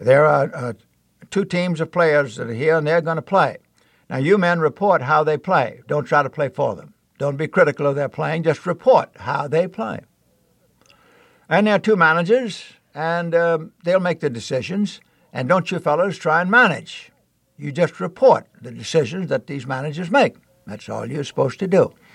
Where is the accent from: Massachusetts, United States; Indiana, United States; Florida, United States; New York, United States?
Florida, United States; also born or lived in Mississippi; I'd been born in Mississippi. I grew up in Central Florida.